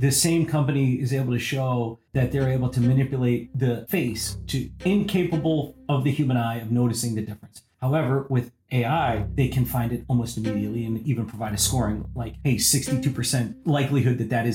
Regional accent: Virginia, United States; Yeah, so I grew up in Virginia. My dad was a Secret Service agent.

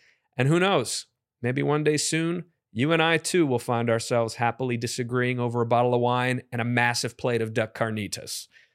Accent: Los Angeles, California, United States; I'm from LA. I'm born and raised. I'm the first of my line, born in LA.

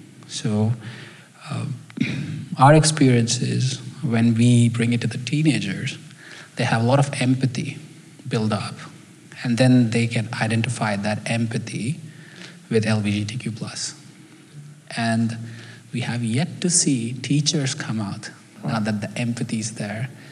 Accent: India; English is a second language; now in Japan; I'm actually from India, but I've worked in Japan for the last 10 years.

